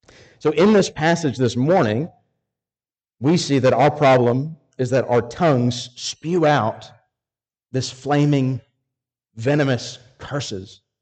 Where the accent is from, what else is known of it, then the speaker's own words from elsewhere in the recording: Arkansas, United States; I'm from Arkansas.